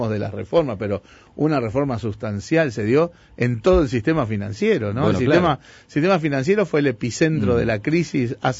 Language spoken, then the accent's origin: Spanish; Uruguay; Somos uruguayos.